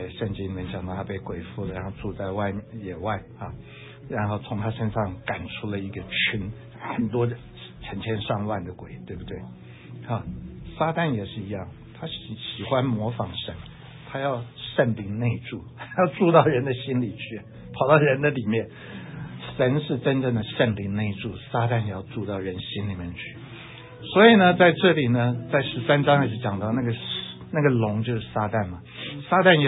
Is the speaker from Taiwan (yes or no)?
yes; Hsinchu, Hsinchu City, Taiwan; also born or lived in Pingtung; 我从小长在新竹，生在新竹，对不对？我不是生在新竹，我生在屏东，一岁搬到新竹。